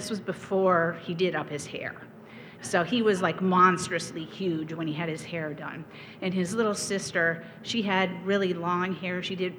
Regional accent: Fargo, North Dakota, United States; moved away as an adult; also born or lived in New York City, United States; And I moved out to Brooklyn, to New York from Fargo. I grew up here in Fargo. And I moved to New York City ostensibly to go to college.

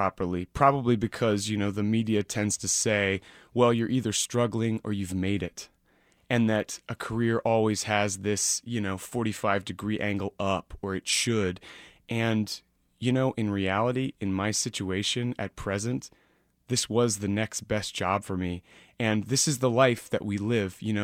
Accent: Kansas City, United States; I can't help but hear a little like a little bust on my hometown in it, you know, because I figure why not Kansas City?

